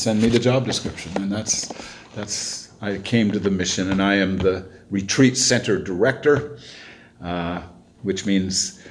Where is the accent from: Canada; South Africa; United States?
Canada; Newfoundland and Labrador; also born or lived in New Brunswick; I was born in New Brunswick, but that's only because I didn't get to choose. I would have preferred to have been born in Newfoundland. I was raised in Newfoundland. I miss the place on a daily basis, hoping to get back soon, within the next couple of years.